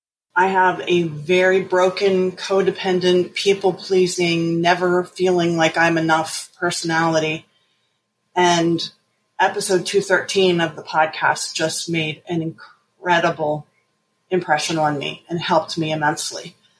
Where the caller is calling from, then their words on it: Maryland, United States; I'm from Maryland.